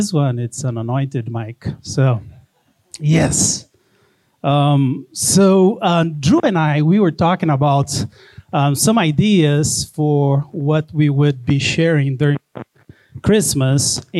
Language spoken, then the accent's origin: English; Brazil; now in United States; I'm originally from Brazil.